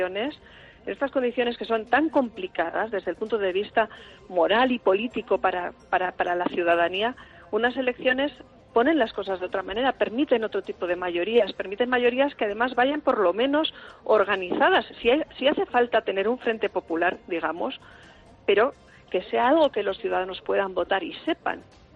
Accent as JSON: {"language": "Spanish", "country": "Spain"}